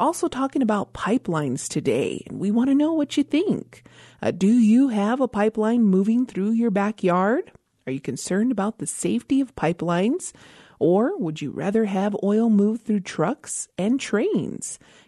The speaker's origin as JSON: {"language": "English", "town": "Isleta Pueblo", "region": "New Mexico", "country": "United States", "said": "from Mislata Pueblo"}